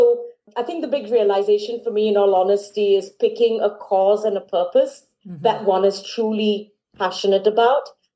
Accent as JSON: {"language": "English", "country": "India", "tie": "born or raised there", "also_born_or_lived": "Singapore / France / United States", "lives_now": "Kent, United Kingdom", "said": "I'm a world citizen at heart, being born and brought up in India and then in Singapore. I later studied in France. I've worked in the US in the last 20 years. I've been based in the UK, so I live in Kent."}